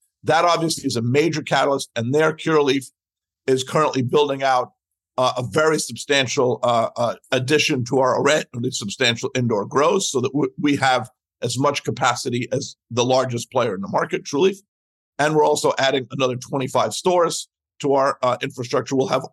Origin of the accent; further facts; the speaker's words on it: New York, United States; now in Florida, United States; I was born and raised in New York, and yeah. I did go to NYU.